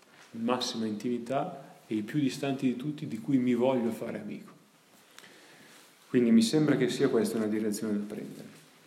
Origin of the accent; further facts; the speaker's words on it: Legnano, Lombardy, Italy; io sono di Legnano